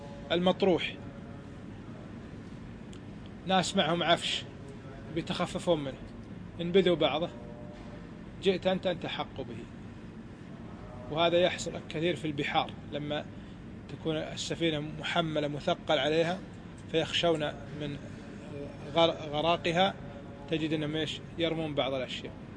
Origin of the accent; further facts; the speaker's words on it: Kuwait; كان أول ما هو معروف عندنا، معروف في الشام، الآن صار معروف حتى عندنا في الكويت.